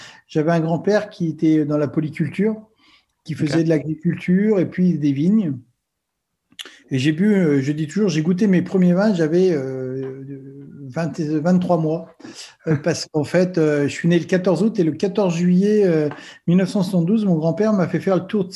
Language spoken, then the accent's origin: French; Centre-Val de Loire, France; born there; Alors, moi, je suis français. Je suis né dans le Berry, dans le centre de la France, il y a un peu plus de 50 ans. J'ai eu 50 ans, je suis né en 70, donc j'ai eu 50 ans l'année dernière.